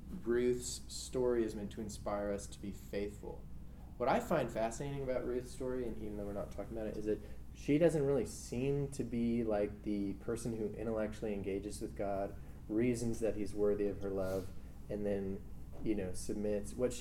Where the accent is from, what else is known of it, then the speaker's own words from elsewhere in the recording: the South, United States; That hurts me as a Southerner to say that, but it's true.